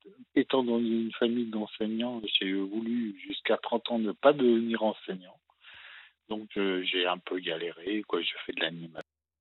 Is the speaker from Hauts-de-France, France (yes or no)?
no; Île-de-France, France; Oui, parce que moi, je fais partie de l'Île-de-France.